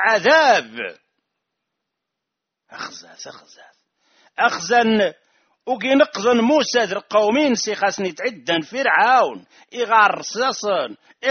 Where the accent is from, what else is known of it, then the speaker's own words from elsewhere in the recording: Rif, Morocco; أنا ريفي أفتخر